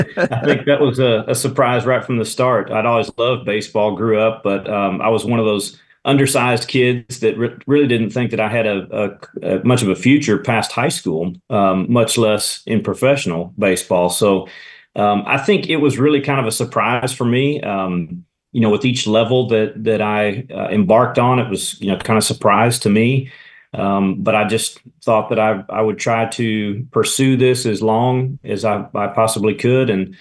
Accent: Austin, Texas, United States; Well, so I was raised in the Lutheran Church, grew up right here in Austin, and baptized and confirmed at Our Savior Lutheran

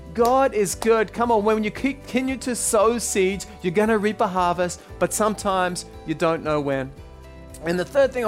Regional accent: Australia; And actually in Australia, I'm from Australia, in case you haven't noticed by now

